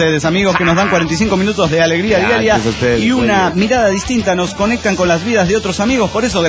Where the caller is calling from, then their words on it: Mexico City, Mexico; del DF mexicano.